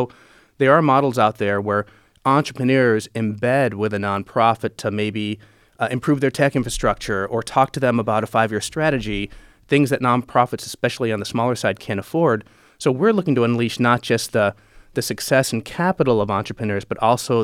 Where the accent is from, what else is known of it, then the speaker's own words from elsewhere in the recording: Ann Arbor, Michigan, United States; so I'm born and raised in Ann Arbor, and I remember the Park Davis and Pfizer days